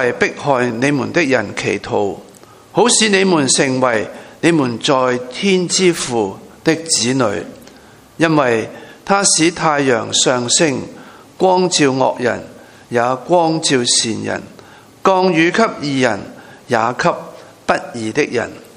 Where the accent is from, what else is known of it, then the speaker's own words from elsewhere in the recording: Hong Kong; 难怪我们香港人其实个民族啊、国家的意识是比较低的